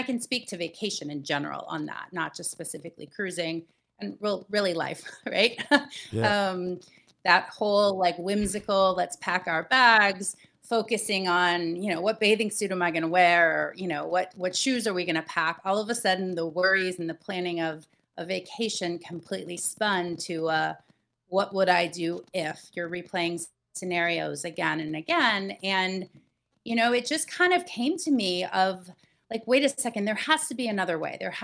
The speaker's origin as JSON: {"language": "English", "region": "Florida", "country": "United States", "tie": "born or raised there", "also_born_or_lived": "Philadelphia", "said": "So essentially I grew up in Florida by way of Philadelphia, but I spent most of my childhood in Florida."}